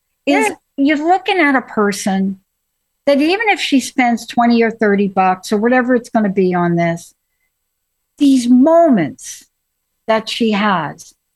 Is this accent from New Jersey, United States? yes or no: yes; New Jersey, United States; And we grew up in New Jersey, which I think was one of the first lottery states.